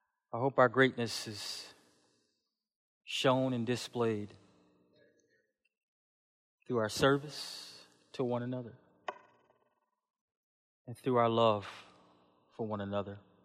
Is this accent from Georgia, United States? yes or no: no; Buffalo, New York, United States; Now, I grew up in Buffalo. You know, Buffalo we would consider, you know, ghetto with a capital G. It's the hood.